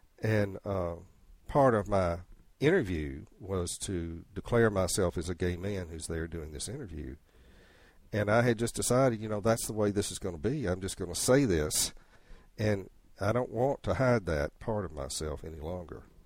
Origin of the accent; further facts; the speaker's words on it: North Carolina, United States; They didn't know who I was because I was just from North Carolina.